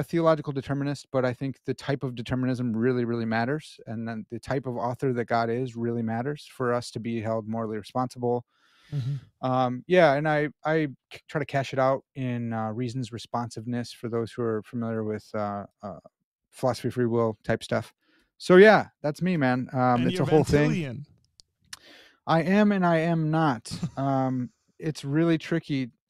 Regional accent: United States; I know it's pronounced Ponce's, but I'm an American swine.

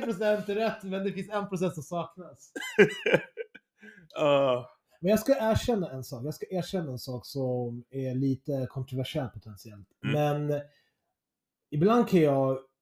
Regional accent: Sweden; När jag växte upp i Sverige på 1800-talet.

